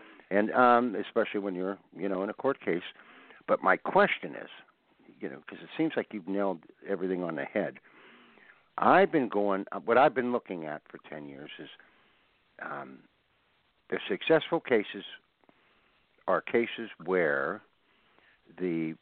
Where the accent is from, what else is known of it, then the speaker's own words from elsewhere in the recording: Pittsburgh, Pennsylvania, United States; from Pittsburgh, and all my people